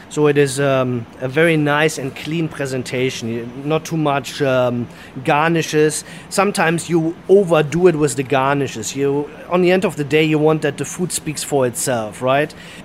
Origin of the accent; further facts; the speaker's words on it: Germany; So I'm from Germany, and of course, I like German bread